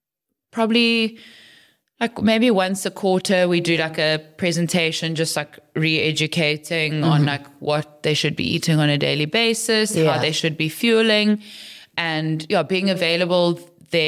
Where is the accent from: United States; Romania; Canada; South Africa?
South Africa; Western Cape; I'm from the Cape. So I'm still like a province girl at heart